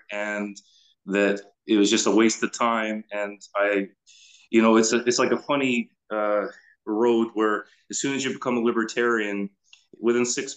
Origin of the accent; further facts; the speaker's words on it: Scotland, United Kingdom; moved away as an adult; I grew up in Scotland for 18 years, and I went through the British education system.